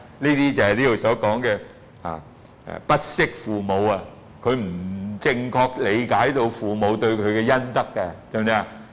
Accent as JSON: {"language": "Cantonese", "country": "China"}